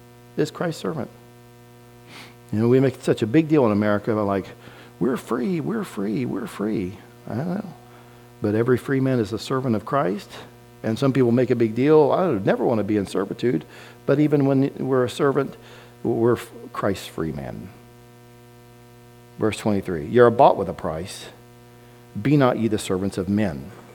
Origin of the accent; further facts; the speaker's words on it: United States; I'm from Adams County. I'm not speaking anything, that I don't understand personally.